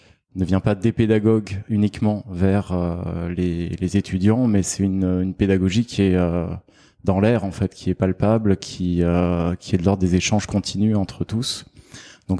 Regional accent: Aix-en-Provence, Provence-Alpes-Côte d'Azur, France; moved away as an adult; now in Paris, France; Je suis né à Aix-en-Provence, donc je suis un sudiste comme on dit.

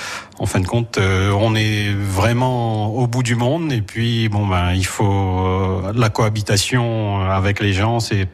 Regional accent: Saint-Pierre, Réunion, France; moved away; Je viens de Saint-Pierre, l'île de La Réunion, et je suis né là-bas. Et ça fait bientôt 20 ans que je suis en métropole.

